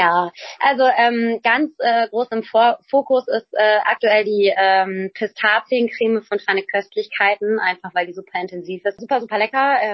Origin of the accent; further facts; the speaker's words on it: Bonn, North Rhine-Westphalia, Germany; born there; weil ich auch gebürtige Bonnerin bin